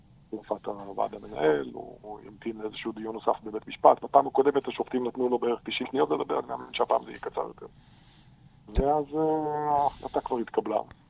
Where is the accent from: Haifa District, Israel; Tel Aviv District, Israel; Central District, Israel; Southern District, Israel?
Central District, Israel; Ra'anana; גדלתי ברעננה, אבל מים פה טעימים יותר.